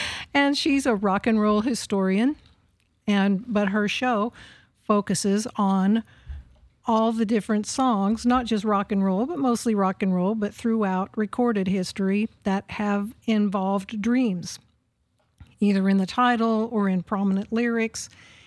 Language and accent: English; Oklahoma, United States; since I hail from Oklahoma, my recurrent dreams typically involve tornadoes.